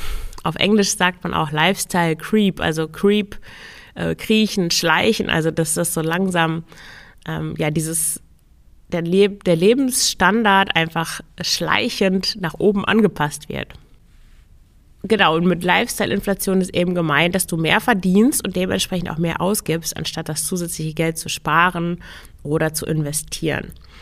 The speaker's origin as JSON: {"language": "German", "region": "Lower Saxony", "country": "Germany", "said": "Und ich komme aus dem Emsland und das Emsland war nach dem Krieg, das ist schon eine Weile her, aber war eine der ärmsten Regionen Deutschlands."}